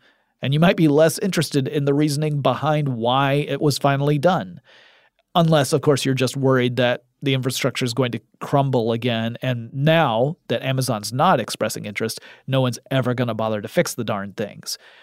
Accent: Atlanta, Georgia, United States; The leader of the pack is my hometown of Atlanta.

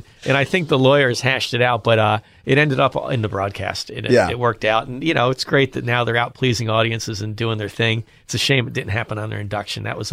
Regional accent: Philadelphia, Pennsylvania, United States; There's also some 70s soul stuff that, you know, I'm from Philly.

